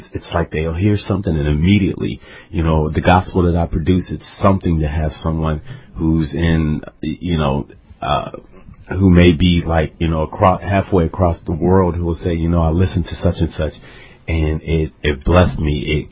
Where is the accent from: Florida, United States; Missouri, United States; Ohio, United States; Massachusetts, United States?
Ohio, United States; Youngstown; born there; Well, I was born in Youngstown. That's my spot, the Yo.